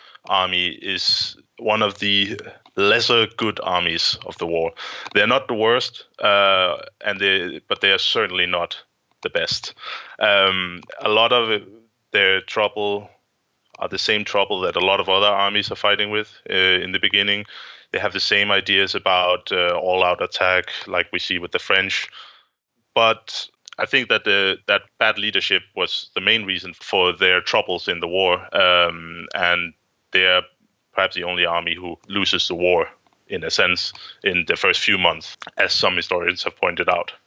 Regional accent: Denmark; I'm an historian from Denmark

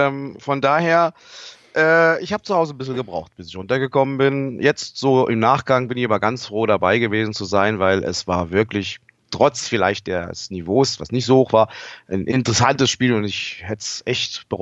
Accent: Saarland, Germany; now in Munich, Germany; bin jetzt 53, komme aus dem Stamm, aus dem Saarland, gebürtig, habe dort meine ganze Jugend durch selbst Fußball gespielt, wenn es auch nur auf dem Aschenplatz in der Kreisliga war.

